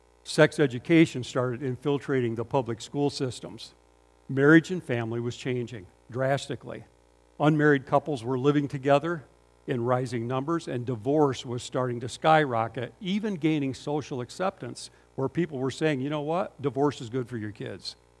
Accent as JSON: {"language": "English", "town": "Hastings", "country": "United States", "tie": "born or raised there", "said": "I remember growing up in Hastings, we had a drive-in theater, and they used to play Walt Disney movies and everything, right?"}